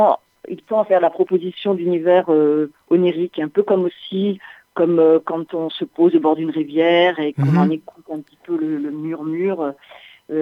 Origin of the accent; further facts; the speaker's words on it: Nouvelle-Aquitaine, France; also born or lived in Anjou; Je suis née en fait par là-bas, et puis après j'ai grandi en fait dans le Limousin.